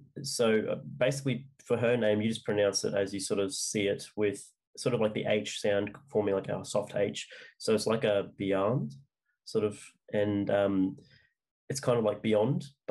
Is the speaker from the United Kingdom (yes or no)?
no; Australia; I'm Australian, so my pronunciation is probably quite different to American or even British English